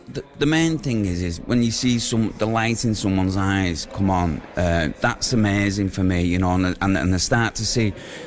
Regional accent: St Helens, North West England, United Kingdom; also born or lived in Liverpool; I stayed up there for quite a few years, and I loved the city, but St Helens is my hometown, you know, my roots are here, my family's here

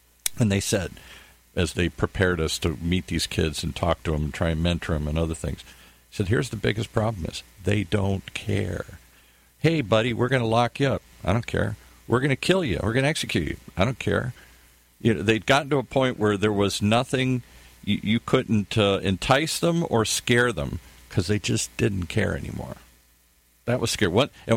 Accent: Midwest, United States; I grew up in the Midwest.

